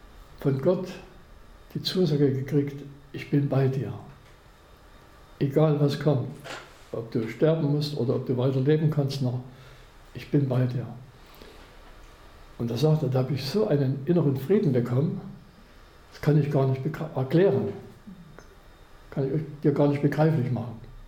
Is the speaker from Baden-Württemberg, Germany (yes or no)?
no; Chemnitz, Saxony, Germany; moved away as an adult; now in Altmark, Germany; Ja, meine Heimat war eigentlich Chemnitz, Sachsen. Ich habe 20 Jahre gelebt, ich bin 50 Jahre in der Altmark, über 50 Jahre.